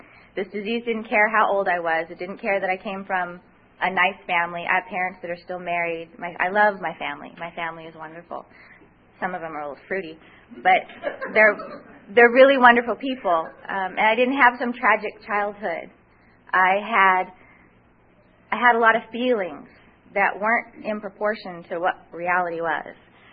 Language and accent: English; San Leandro, California, United States; born there; also born or lived in Santa Maria; I was born in the Bay Area in San Leandro. We moved just a little way south down to Santa Maria.